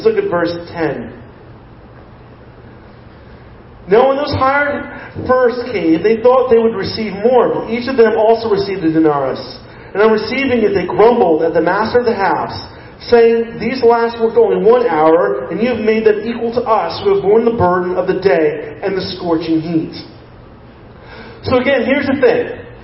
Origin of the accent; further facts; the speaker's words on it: United States; Because I'm an American, I'm entitled to be comfortable, right?